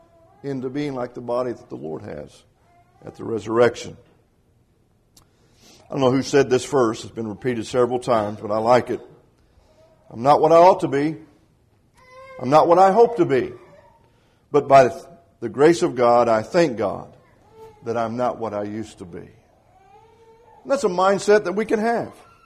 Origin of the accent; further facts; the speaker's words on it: Indiana, United States; now in Atlanta, United States; We moved from Indiana to Atlanta, Georgia in 1993. being a big Indiana basketball fan, and at that time, one of my favorite players had played at the high school where I did, or went to high school in southern Indiana.